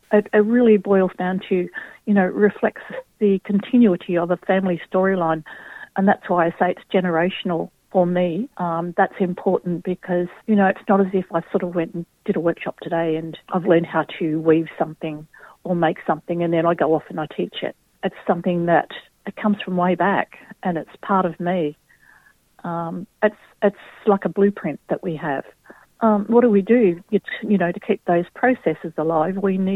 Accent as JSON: {"language": "English", "country": "Australia", "tie": "born or raised there", "said": "I guess it's a memory of growing up on the Murray River, or we call it the Maloo."}